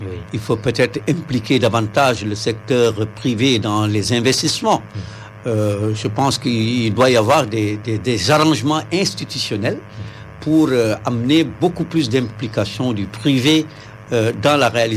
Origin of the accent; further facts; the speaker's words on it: Senegal; Et nous, en tant que Sénégalais